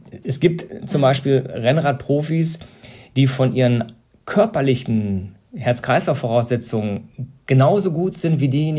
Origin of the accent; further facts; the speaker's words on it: Cologne, North Rhine-Westphalia, Germany; Ich kann Ihnen sagen, ich komme aus Köln